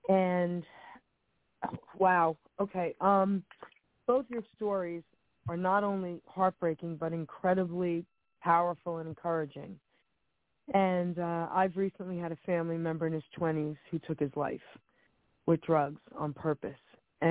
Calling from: New Jersey, United States; I'm calling from New Jersey.

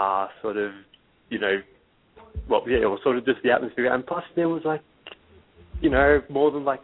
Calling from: Sydney, New South Wales, Australia; Hey, guys. How's it going? … I'm from Sydney, Australia.

